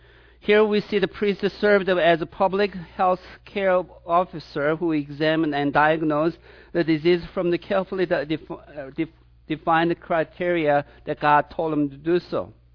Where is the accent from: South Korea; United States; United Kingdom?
South Korea; When I was growing up in South Korea, we had one island known as the Leper's Island.